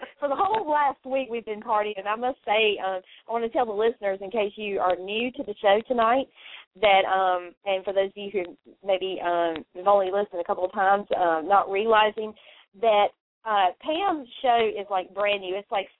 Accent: the South, United States; accent: Southern; although he does not sound Southern like me.

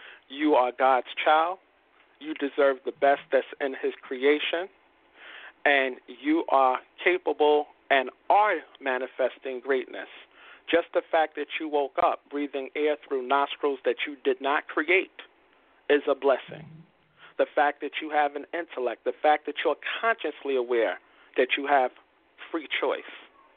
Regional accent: Brooklyn, New York, United States; I'm from Brooklyn. I'm a guy from Brooklyn. You know what I'm saying? I grew up, you know, Lafayette Gardens.

